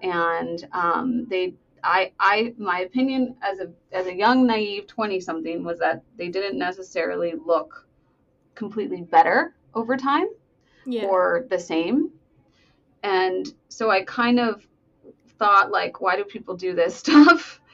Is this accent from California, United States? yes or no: yes; Los Angeles, California, United States; And then when I was, and I'm from Los Angeles.